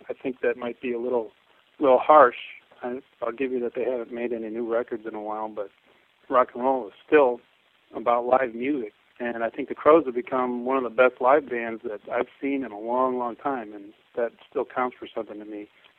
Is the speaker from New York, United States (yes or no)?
no; Chicago, Illinois, United States; I'm from Chicago